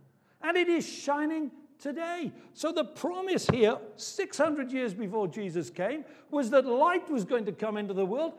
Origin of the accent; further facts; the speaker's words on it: Cardiff, Wales, United Kingdom; I grew up in Cardiff, capital of the world.